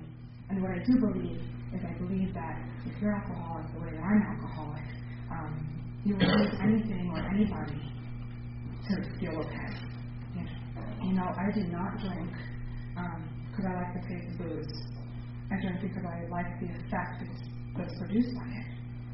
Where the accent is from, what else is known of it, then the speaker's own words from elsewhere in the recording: New York City, New York, United States; So I was a little girl growing up in New York City, and this elderly woman babysat me, and she was fabulous.